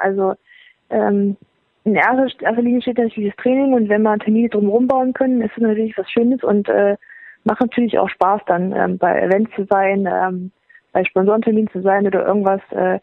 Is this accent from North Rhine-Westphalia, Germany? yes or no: no; Thuringia, Germany; dass die Leute da sind und mitfiebern und einen noch als Thüringer Athletin sehen